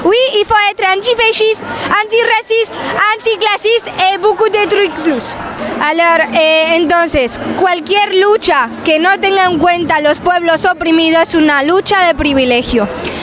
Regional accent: Brazil; French is a second language; now in Spain; moi, je suis brésilien en Espagne

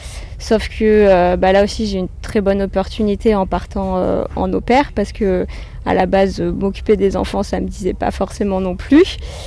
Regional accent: Montpellier, Occitanie, France; moved away as an adult; je suis de Montpellier à la base, mais c'est vrai que voilà, je me voyais pas rester à Montpellier. Et après donc mon diplôme, après mon bac, j'ai décidé de partir aux États-Unis.

